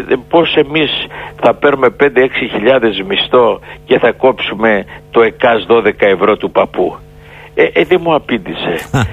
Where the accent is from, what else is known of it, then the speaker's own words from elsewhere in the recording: Olympia, Western Greece, Greece; στην πατρίδα μου την Ολυμπία και τον πύργο